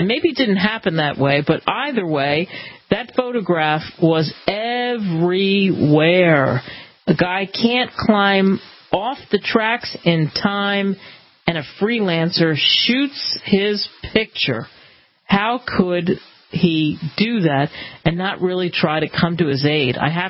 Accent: New York City, New York, United States; Originally, I am from New York City, and I have definitely used the subway in my lifetime.

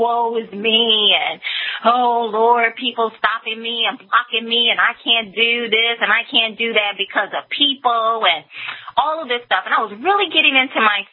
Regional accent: Alabama, United States; Only an American can you come from a pig farm in southern Alabama and be able to do basically anything.

